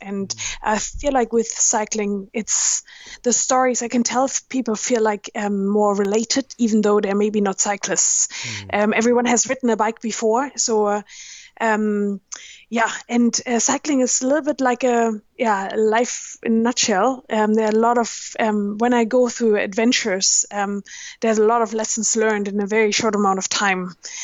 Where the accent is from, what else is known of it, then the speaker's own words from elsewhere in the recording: Germany; accent: halfway British; English is a second language; moved away; here I am coming from Germany with my halfway British accent I learned from school, with the school English